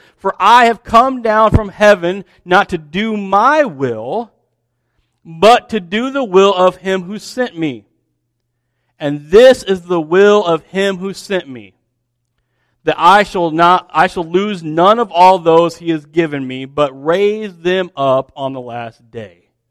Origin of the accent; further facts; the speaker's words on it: Champaign, Illinois, United States; When I grew up in Champaign.